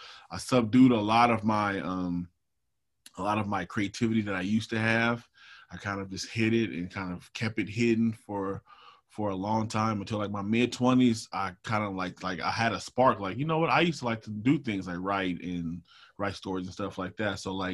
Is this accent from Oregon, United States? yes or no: yes; Portland, Oregon, United States; I'm from Portland, Oregon. I, you know, grew up in Portland. You know, a lot of people don't really meet people from Oregon, especially black people.